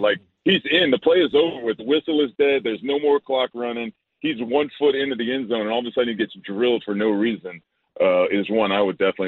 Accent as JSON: {"language": "English", "region": "Louisiana", "country": "United States", "said": "It's hard for me to say Herbert because I'm from South Louisiana, and that reads Hebert in my mind."}